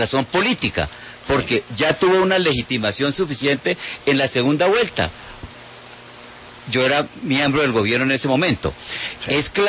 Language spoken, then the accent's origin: Spanish; Colombia; Bueno, eso, así somos los colombianos.